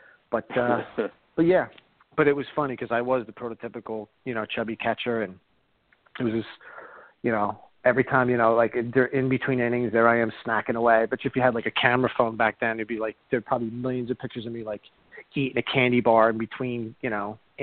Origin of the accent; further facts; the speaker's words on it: Middletown, New Jersey, United States; Fifth grade, I moved from Jersey City to down the Jersey Shore to Middletown. And that's when I got into organized sports.